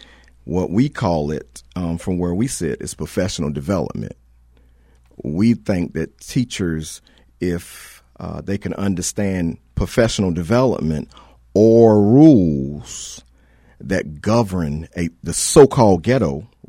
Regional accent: Wilmington, United States; Okay, I was raised in Wilmington in the inner city, went to a private school K through 8th that taught mastery.

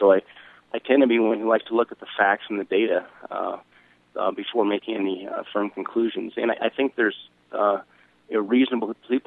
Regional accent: Montana, United States; I grew up in Montana.

